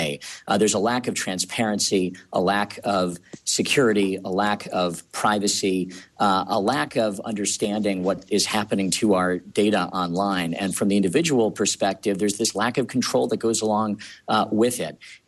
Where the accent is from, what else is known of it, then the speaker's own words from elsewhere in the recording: Chicago, Illinois, United States; And Evan, I'm actually from the Chicago area myself